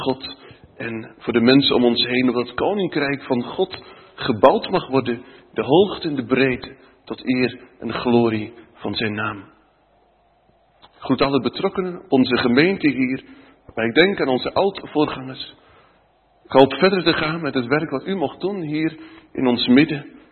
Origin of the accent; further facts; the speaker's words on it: Arnemuiden, Zeeland, Netherlands; born there; maar ook Sint-Antoniepolder en onze geboorteplaats Arnhem-Muiden.